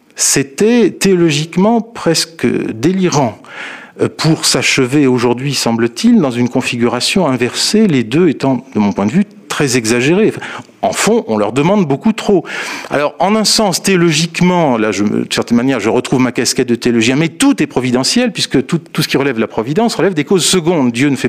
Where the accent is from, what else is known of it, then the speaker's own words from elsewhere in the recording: France; En plus, chez nous, en France, c'est un pays centralisé